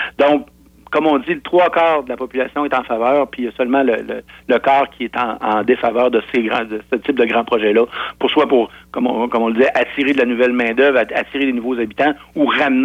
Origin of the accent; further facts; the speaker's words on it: Quebec City, Quebec, Canada; C'est le cas à Québec. Moi, je suis de Québec.